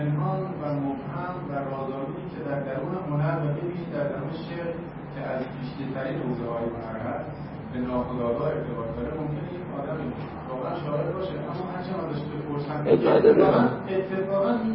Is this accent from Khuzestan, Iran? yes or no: yes; Ahvaz, Khuzestan, Iran; born there; بنده همین الان اعلام کردم در اهواز به دنیا اومدم شناسنامه مال تهران.